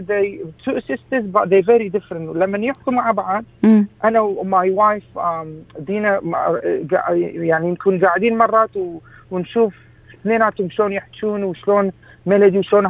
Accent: Iraq; moved away; فأني هذا البرنامج سويت لمن جينا من العراق. أنت تعرفين بالعراق إحنا ودخلنا حروب، حروب العراق والإيران، حروب الكويت، كان في عندنا تروما.

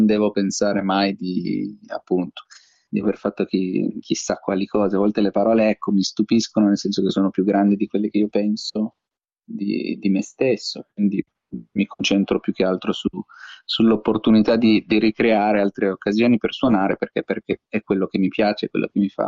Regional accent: Piedmont, Italy; invece dalle mie parti in Piemonte

